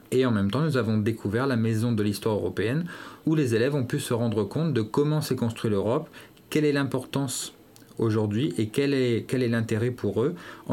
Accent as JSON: {"language": "French", "town": "Doullens", "region": "Hauts-de-France", "country": "France", "tie": "born or raised there", "said": "Doulan, j'étais élève ici. Donc, je reviens à mes origines."}